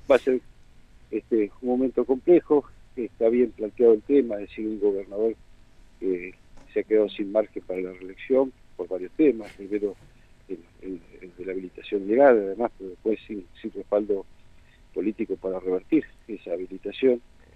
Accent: Argentina; la primera responsabilidad como argentinos es respaldar institucionalmente

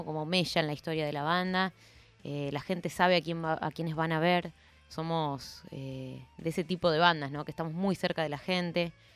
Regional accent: Sunchales, Santa Fe, Argentina; Sí, estamos hablando de Sunchales.

